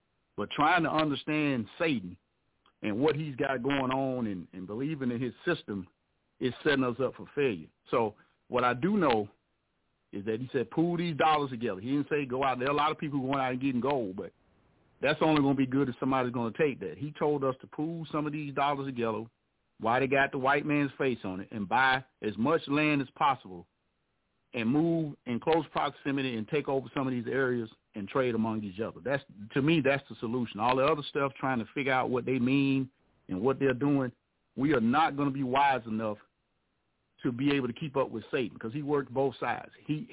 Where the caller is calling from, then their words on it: Alabama, United States; calling from Alabama.